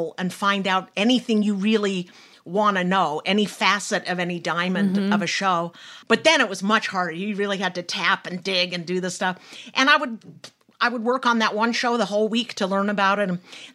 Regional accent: Salt Lake City, Utah, United States; now in New York, United States; there would not be a reason to live or leave Salt Lake City, Utah. I'm from Salt Lake City

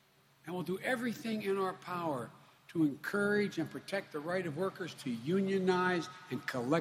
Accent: Scranton, Pennsylvania, United States; also born or lived in Claymont, Delaware; Now, I know many of you watching at home are like the folks I grew up with in Scranton and in Claymont, Delaware.

